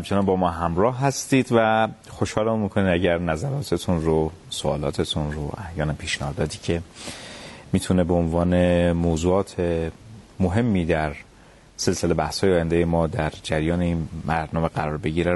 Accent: Iran

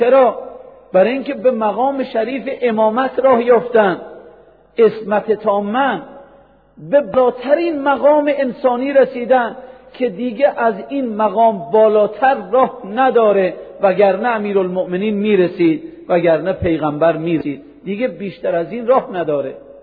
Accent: Iran; ما ایرانی هستیم عجم زبان.

